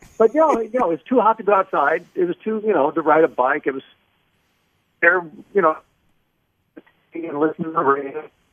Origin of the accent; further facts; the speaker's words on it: Kansas City, Missouri, United States; But I grew up in Kansas City